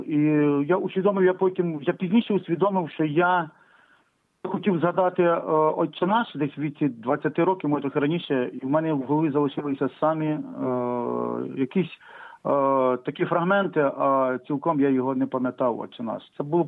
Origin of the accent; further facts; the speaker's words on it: Nesterivtsi, Khmelnytskyi Oblast, Ukraine; born there; Я народився в селі Нестерівці Дунаєвецького району Хмельницької області, а батьки мої були з Голозубинець.